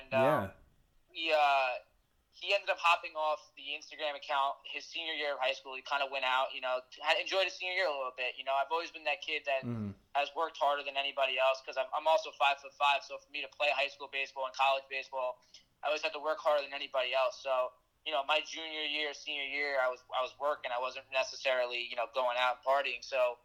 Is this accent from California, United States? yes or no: no; Long Island, New York, United States; So I grew up in Long Island, New York, where I still am.